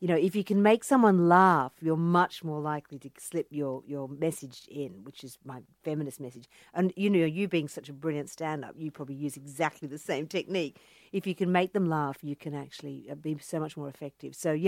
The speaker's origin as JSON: {"language": "English", "town": "Cronulla", "region": "New South Wales", "country": "Australia", "tie": "born or raised there", "said": "Well, I grew up in the Shire, which we call the Insular Peninsula in Sydney, you know, at Cronulla."}